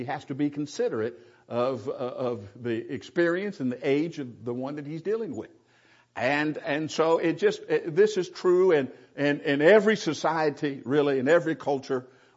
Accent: California, United States; Most of you know, I grew up in the South myself, Southern California.

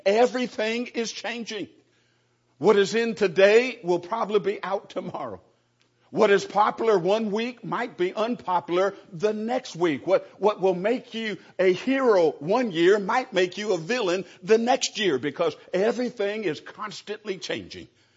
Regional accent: California, United States; Being from California, growing up in California, I know a little bit about earthquakes

